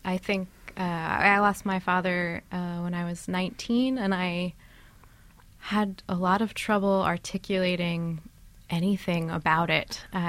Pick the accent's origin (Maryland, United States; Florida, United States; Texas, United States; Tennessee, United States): Tennessee, United States; I grew up in Tennessee, and that music is everywhere. We weren't so far from Nashville, and it's just part of the setting.